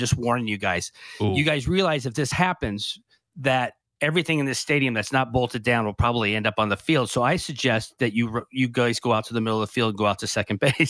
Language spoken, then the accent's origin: English; Canada; This is where us as Canadian sports fans, we get our due right here.